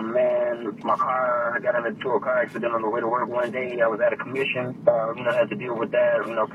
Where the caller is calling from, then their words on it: Chicago, Illinois, United States; from Chicago